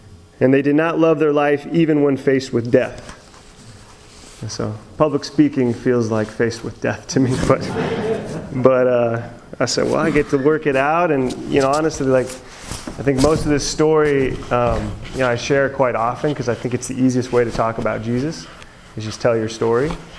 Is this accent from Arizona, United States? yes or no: yes; Phoenix, Arizona, United States; So my story and what it looks like, I grew up in Phoenix, Arizona.